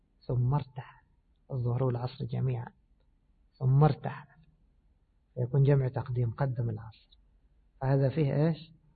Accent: Egypt; كان يعمل إيش كما يقال عندنا في مصر مجبرات

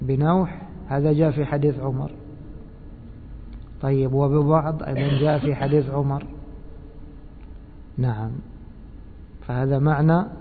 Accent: Egypt; وكما يقولون عندنا في مصر اللي على رأسه إيش بطحة بيحسس عليها.

